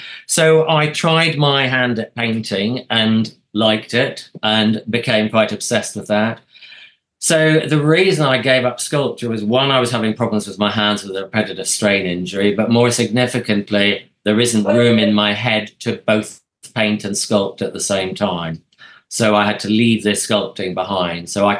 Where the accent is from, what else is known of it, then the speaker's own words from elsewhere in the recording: Northern Ireland, United Kingdom; I grew up in the Troubles.